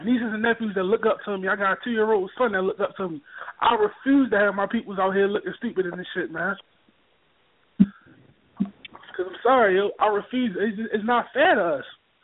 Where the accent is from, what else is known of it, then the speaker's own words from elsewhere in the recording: Baltimore, Maryland, United States; I'm from East Baltimore, man. Bel Air Urban.